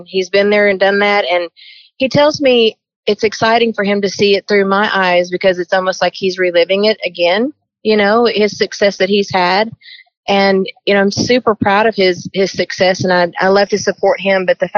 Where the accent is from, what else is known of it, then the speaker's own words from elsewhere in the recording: Hendersonville, Tennessee, United States; also born or lived in Oklahoma; And I was born in Oklahoma. And when Conway decided to bring his music business from Oklahoma to Tennessee, when I was around 6 or 7, I guess, my whole family and his whole organization made the trek over from Oklahoma City to Hendersonville, Tennessee